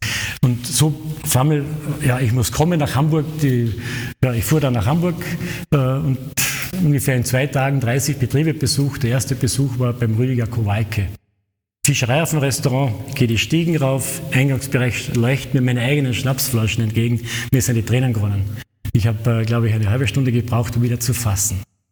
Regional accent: Ruden, Carinthia, Austria; Am Donnerstag am Abend habe ich mein Brieflein in Ruden ins Postkastel geworfen, also in meinem Heimatort.

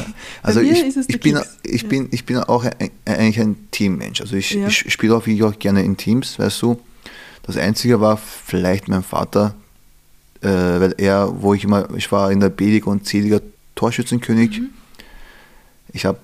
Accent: Vienna, Austria; auch im 10. aufgewachsen, wohne noch immer im 10. Bezirk und bin jetzt im 14.

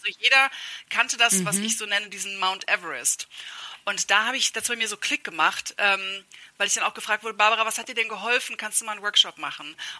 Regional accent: Germany; accent: German; ich erlaube mir mit meinem deutschen Akzent im Englischen auf die Bühne zu gehen

